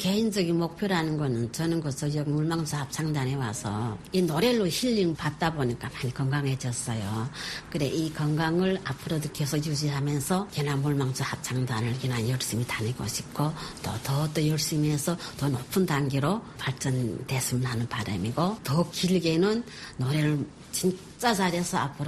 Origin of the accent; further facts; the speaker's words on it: North Korea; 처음에는 다 같은 북한에서 왔지만 다 생소한 얼굴이었어요.